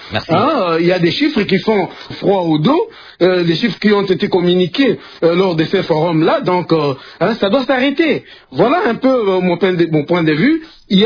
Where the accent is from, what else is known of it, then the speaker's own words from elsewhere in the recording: Beni, North Kivu, DR Congo; moi je suis originaire de Beni, donc Beni c'est chez moi